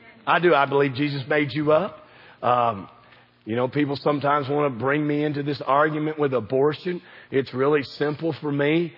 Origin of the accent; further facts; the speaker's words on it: the South, United States; Now, we're from the South. We appreciate that.